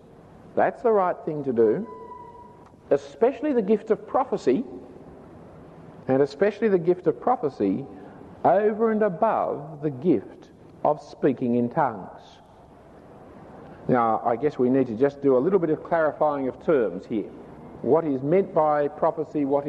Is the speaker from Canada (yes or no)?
no; Australia; accent: Strine; first language Strine; My mother tongue is Strine. Some people confuse it for English. That is my mother tongue. I know no other tongues than